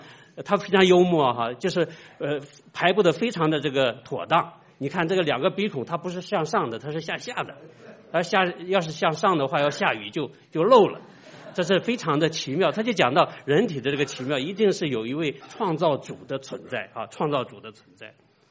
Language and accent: Chinese; China; 我们是从大陆来的，虽然我们受着无神论的教育